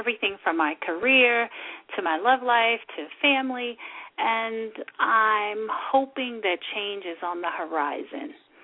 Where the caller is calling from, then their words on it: Maryland, United States; I'm calling from Maryland in the U.S.